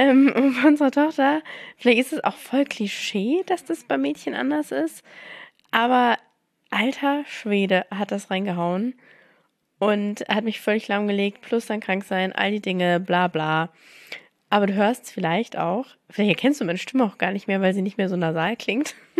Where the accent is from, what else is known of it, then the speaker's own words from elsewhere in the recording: Mannheim, Baden-Württemberg, Germany; In Mannheim, wo ich herkomme, die Toskana Deutschlands, da ist einfach so gefühlt schon 20 Grad.